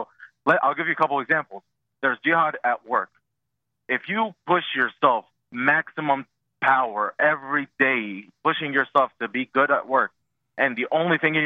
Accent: United States; I'm an American. My jihad at war is defending the United States and its people, because this is my land and this is my people.

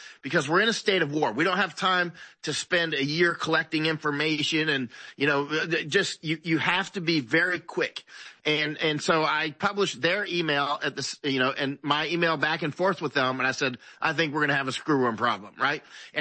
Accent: Florida, United States; I grew up in Florida. I've been all over America when I was younger

